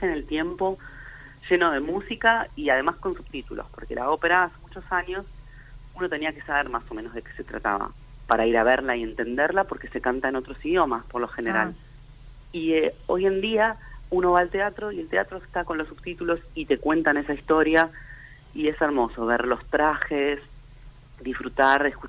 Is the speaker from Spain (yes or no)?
no; Argentina; nosotros siendo argentinos